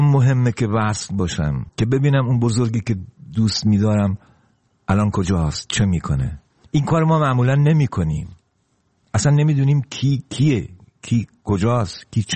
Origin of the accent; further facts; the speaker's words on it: Iran; born there; ناراحت نیستم که چرا در ایران به دنیا اومدم،